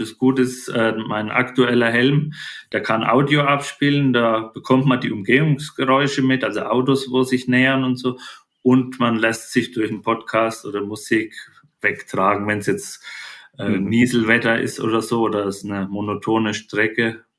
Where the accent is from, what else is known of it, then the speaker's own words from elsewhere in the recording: Germany; ich bin im Spessart aufgewachsen, am Fluss Main in der Mitte Deutschland